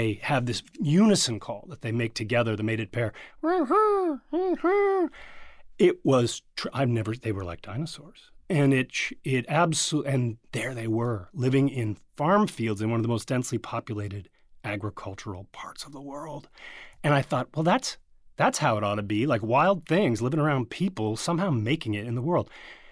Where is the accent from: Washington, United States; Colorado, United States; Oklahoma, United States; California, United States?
Colorado, United States; I came from Colorado to go to school here. We have cranes in Colorado, it turns out.